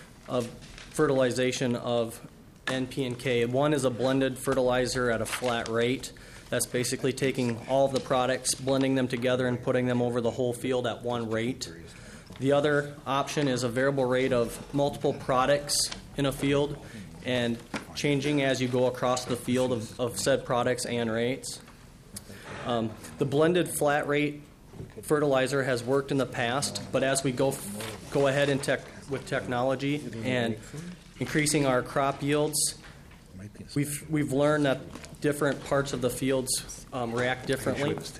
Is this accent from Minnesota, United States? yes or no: yes; Jackson, Minnesota, United States; Mr. Chairman … I'm from Jackson, Minnesota.